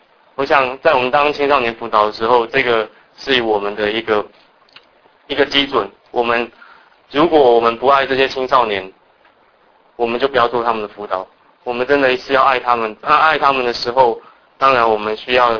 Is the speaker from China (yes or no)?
no; Taiwan; also born or lived in United States; 我自己是从在美国出生之后，我到了台湾长大，但是我的父母都是香港人。